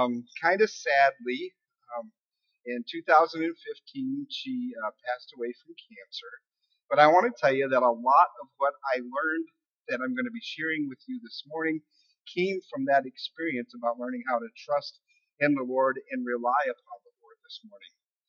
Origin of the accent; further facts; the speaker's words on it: Millington, Michigan, United States; moved away as an adult; also born or lived in Lapeer / Otisville; I was born in Lapeer, lived in Otisville for till I was 8 or 9, moved to Millington and lived there till I graduated, and then I got saved the spring of my senior year, and I left Michigan